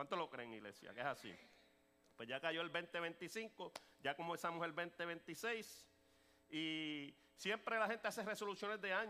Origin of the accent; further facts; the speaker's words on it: Puerto Rico; Y los que me conocen saben que yo soy boricua, pero existe una realidad, y es que mi esposa es venezolana, Naudi es mitad venezolano, mitad puertorriqueño, tengo dos niñas más boricuas